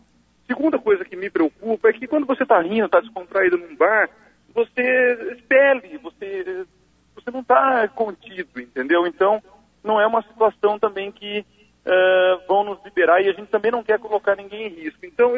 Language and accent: Portuguese; Serra Negra, São Paulo, Brazil; Eu sou de Serra Negra